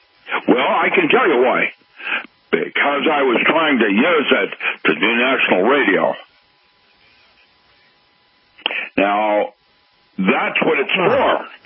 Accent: Seattle, Washington, United States; I grew up in Seattle. I used to hunt rabbits where Microsoft currently inhabits their buildings.

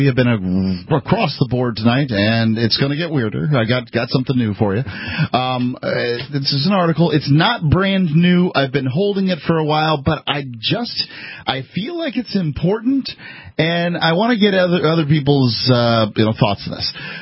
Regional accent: Southern United States, United States; I am from the South. I grew up just sort of identifying with the Confederate flag

